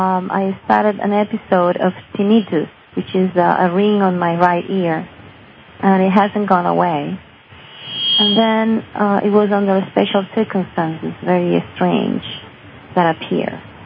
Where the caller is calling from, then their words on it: Barcelona, Catalonia, Spain; from Spain.